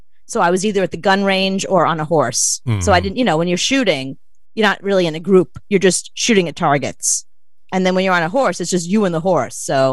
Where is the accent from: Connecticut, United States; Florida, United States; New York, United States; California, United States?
New York, United States; New York City; No, because I was really mature. I was from New York City.